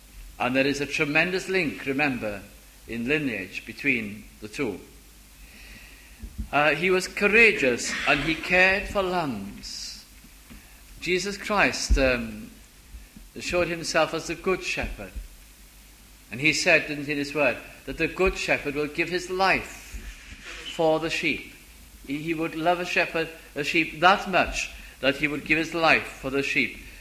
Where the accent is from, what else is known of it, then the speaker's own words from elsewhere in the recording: Caernarfon, Wales, United Kingdom; went to Carnarvon, my hometown.